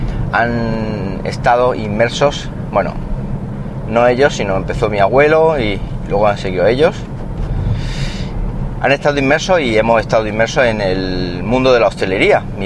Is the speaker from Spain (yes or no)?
yes; Siles, Andalusia, Spain; por ejemplo, del mesón restaurante de mi pueblo, en Siles, que es el que digo que ha estado mi padre ya hasta que se ha jubilado